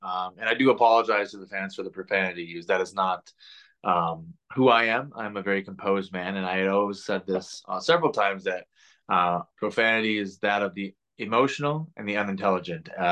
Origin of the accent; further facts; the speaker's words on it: Chicago, Illinois, United States; victorious in my hometown of Chicago.